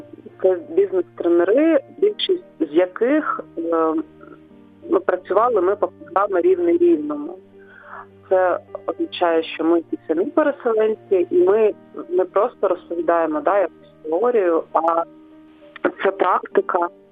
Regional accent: Donetsk Oblast, Ukraine; Так як ми всі вихідці з Донецької області займалися громадською діяльністю

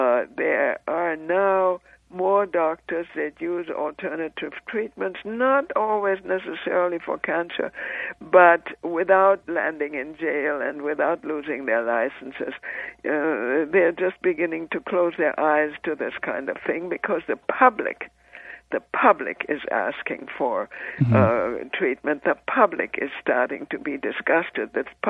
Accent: United States; I cannot, as an American, have a center in Mexico.

